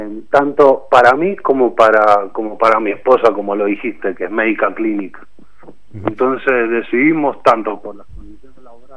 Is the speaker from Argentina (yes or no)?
yes; Junín, Mendoza, Argentina; soy mendocino, soy de Junín, estudié en Mendoza medicina